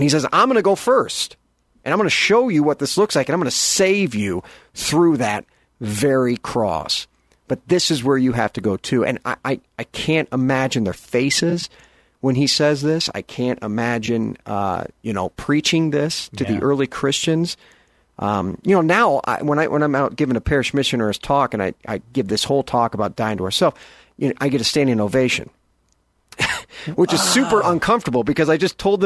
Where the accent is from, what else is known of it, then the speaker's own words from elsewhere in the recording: United States; I'm going to pick on America here because I am American